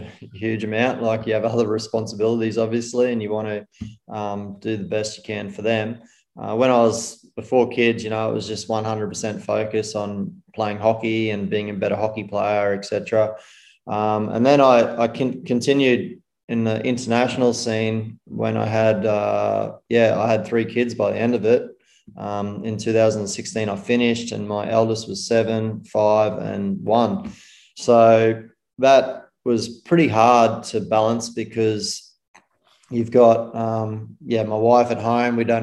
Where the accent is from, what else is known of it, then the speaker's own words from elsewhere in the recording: Queensland, Australia; now in Perth, Australia; So I live in Perth at the moment. I was originally born and bred in Queensland.